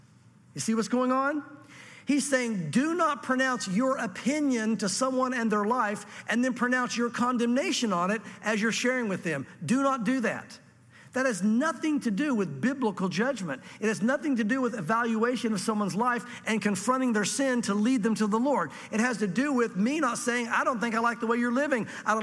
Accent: the South, United States; born or raised there

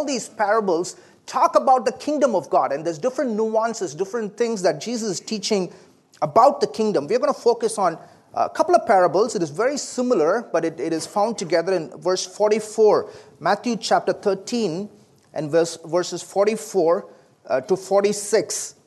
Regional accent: South India, India; accent: southern Indian; I'm not from around here. So my accent is a little different, right? Believe it or not, it is actually a southern accent. It is from the southern part of India.

